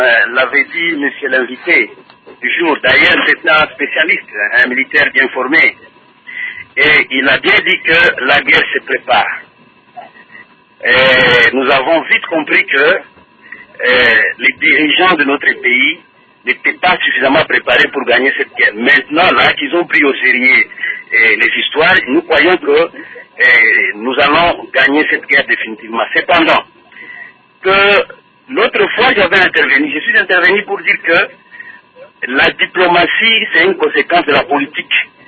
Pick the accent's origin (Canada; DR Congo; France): DR Congo; Goma, North Kivu; je viens de Goma, j'étais à Goma il n'y a pas longtemps